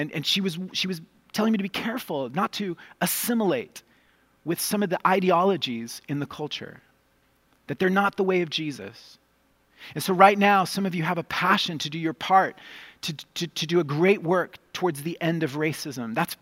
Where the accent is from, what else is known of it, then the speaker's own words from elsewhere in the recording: Colombia; my years growing up in Colombia around the poor